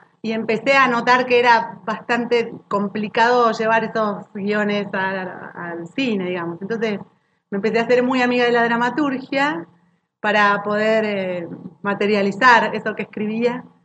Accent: Adolfo Sourdeaux, Buenos Aires Province, Argentina; Yo nací en Capital, pero viví durante 30 años en un lugar que se llama Adolfo Sordó, que queda pegadito a Don Torcuato, pero bueno, con un aire de pueblo, calle de tierra

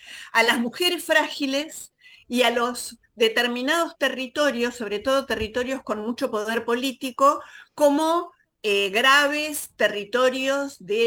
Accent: Buenos Aires, Argentina; yo soy porteña, no soy matancera

